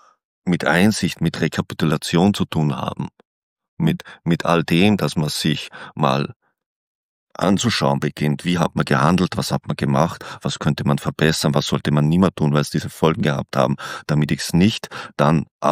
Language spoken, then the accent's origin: German; Salzkammergut, Austria; ich komme ja aus Österreich, so aus dem Salzkammergut